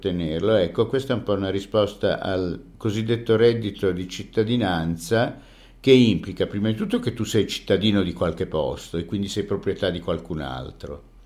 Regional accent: Rome, Lazio, Italy; born there; io sono nato a Roma e allora sono di Roma

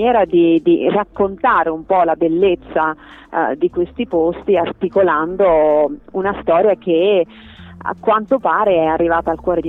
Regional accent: Assisi, Umbria, Italy; Io sono di Assisi.

